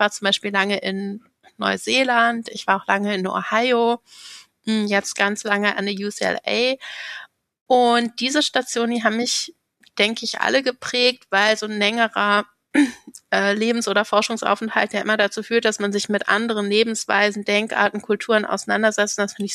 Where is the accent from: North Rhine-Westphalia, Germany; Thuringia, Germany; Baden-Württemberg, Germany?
North Rhine-Westphalia, Germany; Cologne; born there; Also ich bin gebürtige Kölnerin